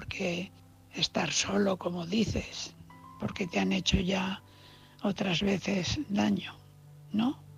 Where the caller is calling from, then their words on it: Valencia, Valencian Community, Spain; de Valencia.